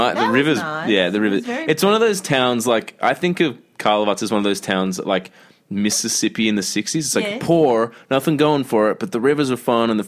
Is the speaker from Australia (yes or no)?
yes; Sydney, New South Wales, Australia; born there; And I was born in the Sydney Royal North Shore Hospital.